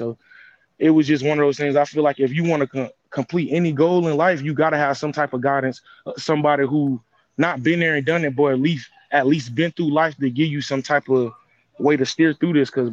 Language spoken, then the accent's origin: English; Florida, United States; I feel like I knew I was going to be a Florida guy. I didn't want to leave my home state.